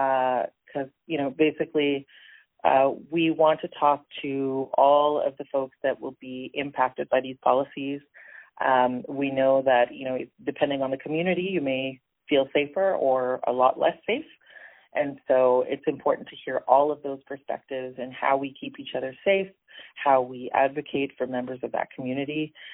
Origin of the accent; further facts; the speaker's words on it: El Salvador; So I'm Latin American, Salvadoran. That's where my roots are, my family roots.